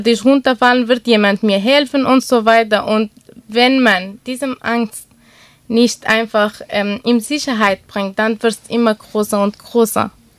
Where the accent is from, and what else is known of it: Iraq; German is a second language; now in Germany